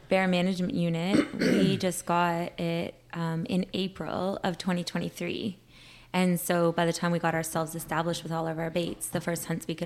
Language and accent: English; Georgina Island, Ontario, Canada; So I'm from the Chippewas of Georgina Island.